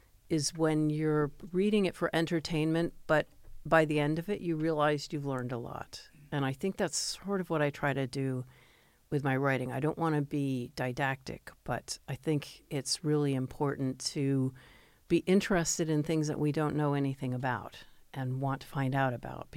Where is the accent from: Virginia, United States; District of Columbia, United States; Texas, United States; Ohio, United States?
District of Columbia, United States; Washington; I grew up in Washington, D.C., and I'd walk to the public library every week.